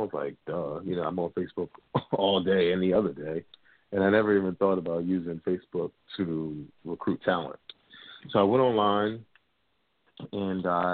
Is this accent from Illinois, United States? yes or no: no; Atlantic City, New Jersey, United States; now in Newark, United States; I am originally from Atlantic City, New Jersey. I currently live in Newark, New Jersey.